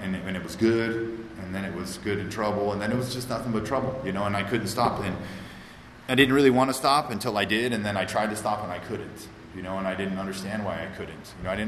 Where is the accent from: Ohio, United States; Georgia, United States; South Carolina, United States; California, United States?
California, United States; I was born and raised here in the Antelope Valley. I'm the youngest of four kids